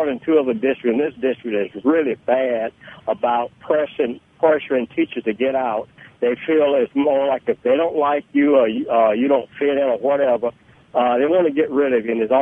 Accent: South Carolina, United States; I'm from South Carolina.

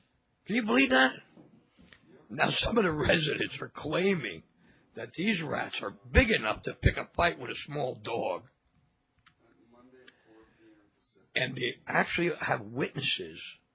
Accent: Newark, New Jersey, United States; I grew up in Newark, New Jersey. And let me tell you, folks, I'm familiar with a sewer rat.

